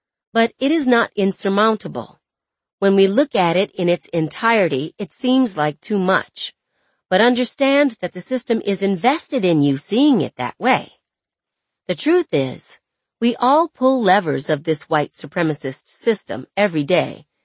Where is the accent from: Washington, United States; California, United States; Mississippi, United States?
Washington, United States; Seattle; In my hometown of Seattle in 2016, activists were engaged in a fight with the city